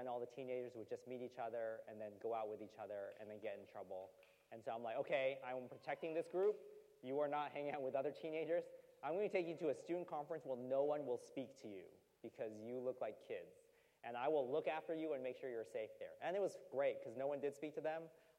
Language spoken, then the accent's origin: English; United States; Growing up in the States, I grew up in a church which only used the organ for worship.